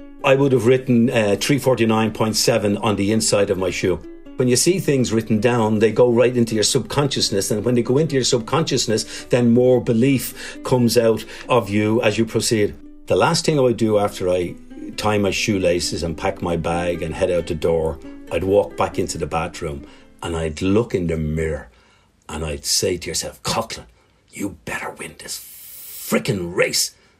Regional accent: Dublin, Leinster, Ireland; When I grew up in Drimnagh

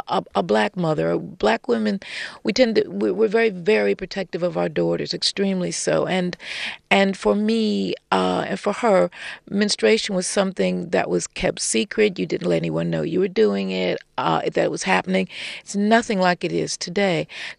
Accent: United States; being American

